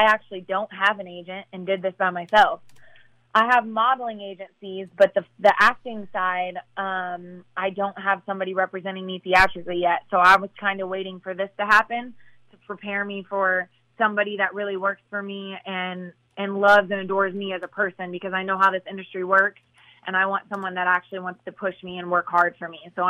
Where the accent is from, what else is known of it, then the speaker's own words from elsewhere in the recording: Midwest, United States; And I'm a homebody. I come from the Midwest.